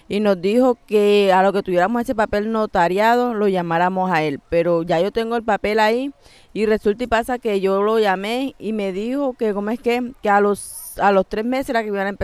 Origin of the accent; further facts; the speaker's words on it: Apartadó, Antioquia, Colombia; yo soy de apartado de Antioquia, yo aquí no tengo familiares. Yo vivo con mis 3 niñas